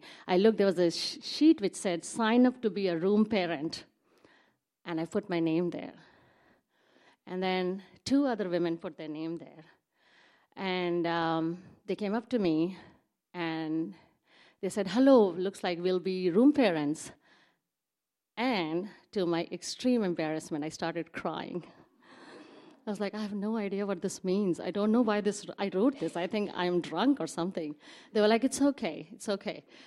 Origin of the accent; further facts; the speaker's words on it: India; I grew up in India, and I was sent to a Catholic school.